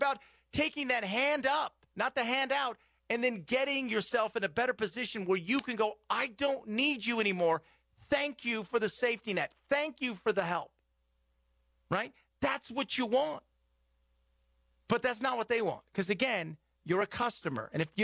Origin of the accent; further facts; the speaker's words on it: United States; As a taxpayer, as an American, I found nothing wrong and untoward.